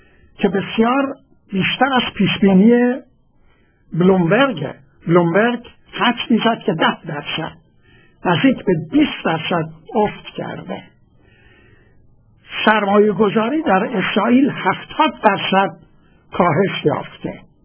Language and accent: Persian; Khuzestan, Iran; برای اینکه من بچه خوزستانم